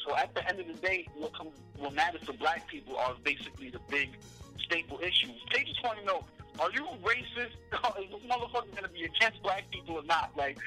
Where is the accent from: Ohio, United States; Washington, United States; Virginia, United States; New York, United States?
New York, United States; I'm technically a registered Republican, but that's more based on where I live because I'm from New York.